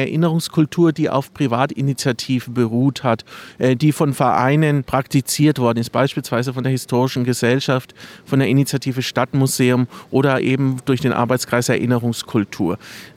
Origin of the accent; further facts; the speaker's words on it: Coburg, Bavaria, Germany; Meine Beziehung zu Coburg würde ich jetzt mal so beschreiben, das ist meine Heimat. Ich fühle mich hier wohl